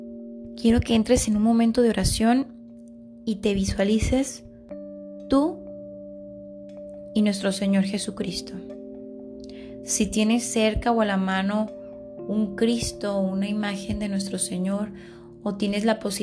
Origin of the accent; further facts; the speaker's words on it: Mexico; Y nosotros, como mexicanos